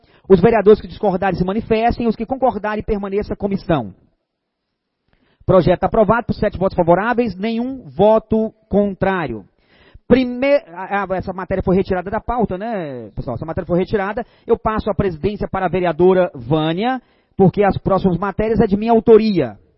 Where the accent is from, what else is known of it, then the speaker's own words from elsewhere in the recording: Unaí, Minas Gerais, Brazil; Quem mora nas comunidades rurais, como eu moro, há mais de 35 anos, né? Eu resido, eu não sou de lá, sou de Unaí e fui muito novo ainda, muito criança, lá para o distrito de São Pedro.